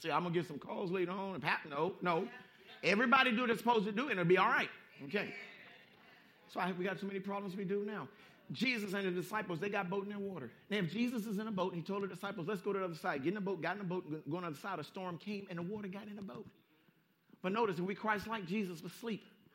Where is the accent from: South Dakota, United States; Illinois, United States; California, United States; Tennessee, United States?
California, United States; Compton; You know, we grew up in Compton. You don't back down from nobody.